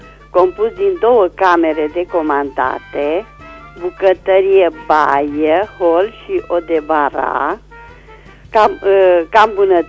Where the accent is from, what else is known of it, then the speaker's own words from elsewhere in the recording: Reșița, Caraș-Severin, Romania; sunt din Reșița